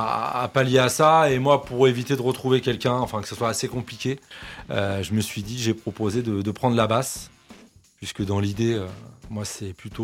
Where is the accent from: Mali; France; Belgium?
France; Normandy; Alors, nous, on vient du 27.